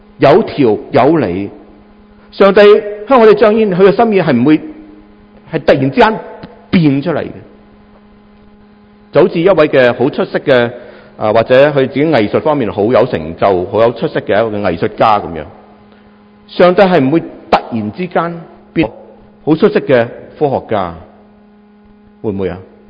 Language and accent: Chinese; Hong Kong; moved away as an adult; 我过来由香港过来香港读书读大学的时候